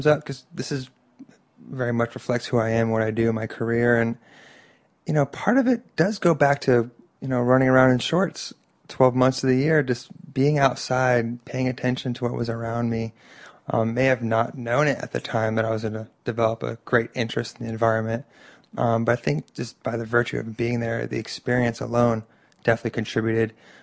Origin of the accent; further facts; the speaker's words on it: Miami, Florida, United States; I come from South Florida. I was born in Miami, 1978. And I stayed in South Florida for, you know, almost 20 years of my life.